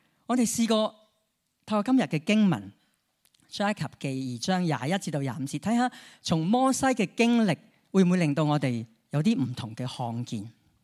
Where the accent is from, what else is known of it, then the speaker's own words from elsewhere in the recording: Chaozhou, Guangdong, China; 他说是潮州，那我就说我也是，而且我也会讲潮州话的